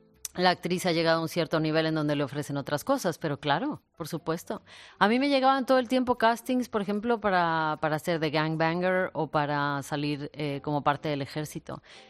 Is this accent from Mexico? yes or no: yes; Tampico, Tamaulipas, Mexico; moved away as an adult; Cuando yo salí de Tampico para estudiar la universidad, para estudiar la carrera, que tenía 18 años